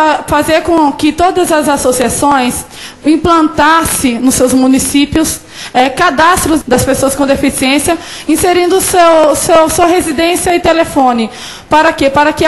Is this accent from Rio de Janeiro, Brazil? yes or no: no; Bahia, Brazil; moved away as an adult; now in Rondonópolis, Brazil; eu sou do interior da Bahia, mas vim morar sozinha em Rondonópolis, eu morei por 8 anos sozinha